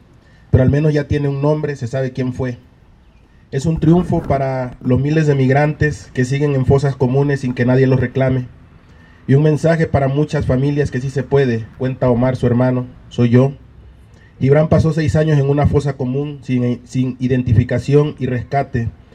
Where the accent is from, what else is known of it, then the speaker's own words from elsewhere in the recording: Honduras; soy de la República de Honduras, soy antropólogo